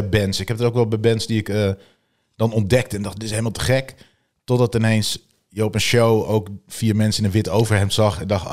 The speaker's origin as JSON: {"language": "Dutch", "region": "Overijssel", "country": "Netherlands", "said": "Nou, ik kom zelf oorspronkelijk uit Vierde in Twente."}